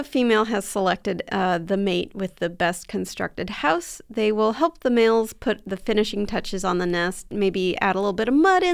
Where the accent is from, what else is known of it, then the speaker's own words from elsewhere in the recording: San Diego, California, United States; so in my hometown in San Diego, I think there was this big, like weird mansion that was built sort of in the chaparral area